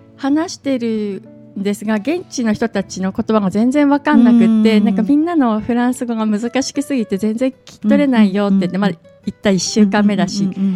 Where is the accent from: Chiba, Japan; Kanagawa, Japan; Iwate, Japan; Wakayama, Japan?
Iwate, Japan; Morioka; 岩手県の盛岡市出身なんですけど、そこにはアフリカ料理屋さんもないし食べれないなと思っていて